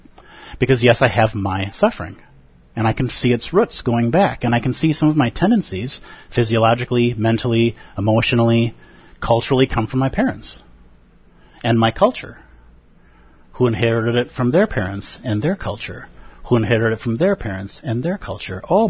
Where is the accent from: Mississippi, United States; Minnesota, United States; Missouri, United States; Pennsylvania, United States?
Minnesota, United States; Golden Valley; born there; So I'm born in Golden Valley, and so when I was born, I inherited that hospital bed.